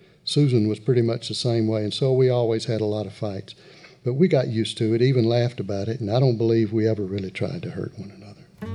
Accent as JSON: {"language": "English", "region": "the South", "country": "United States", "accent": "Southern", "said": "But the Southern accent is my accent, and I just have to torque it up a little bit and change the syntax and the grammar a little bit to make that voice."}